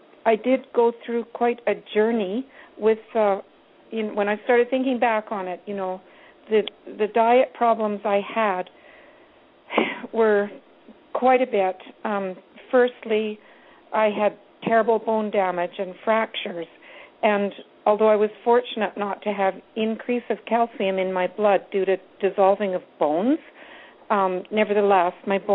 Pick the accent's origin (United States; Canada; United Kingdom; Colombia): Canada; I'm Canadian.